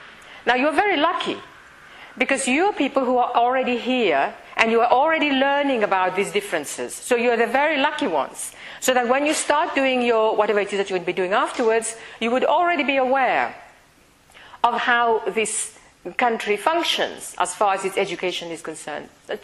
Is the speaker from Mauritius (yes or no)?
yes; Mauritius; I come from Mauritius. And we don't have anything but counseling in Mauritius.